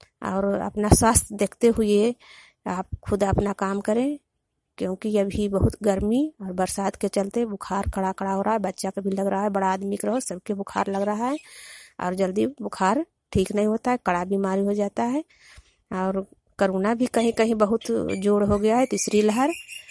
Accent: Hanganpura, Bihar, India; ग्राम हंगनपुरा, मैं नालंदा जिला की निवासी हूँ।

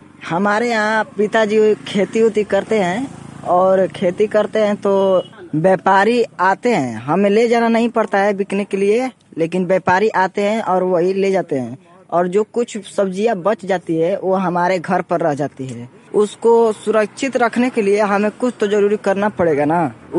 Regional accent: Singhpur, Bihar, India; प्रखंड चेनारी के सिंहपुर गाँव का रहने वाला हूँ।

